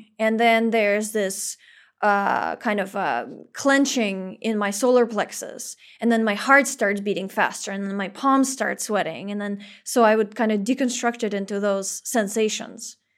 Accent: Russia; in the country that I grew up in Russia.

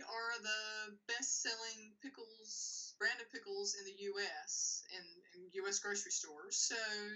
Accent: Mount Olive, North Carolina, United States; I'm from Mount Olive, North Carolina

